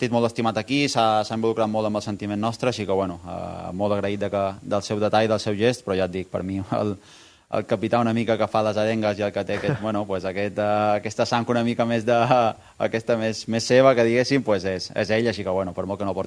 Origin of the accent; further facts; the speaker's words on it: Balearic Islands, Spain; és que som de Mallorca, ens estira molt de la terra